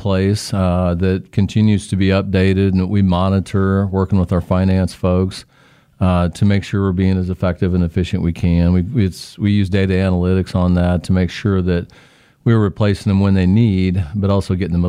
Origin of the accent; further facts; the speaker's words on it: Newton, Kansas, United States; I'm from Newton.